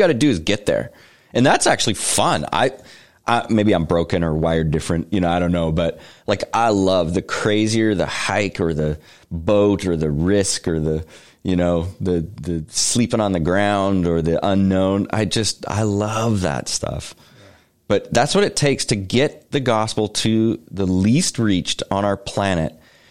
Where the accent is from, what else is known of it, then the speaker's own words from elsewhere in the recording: Canada; And we're like, "Yeah, we're from Canada."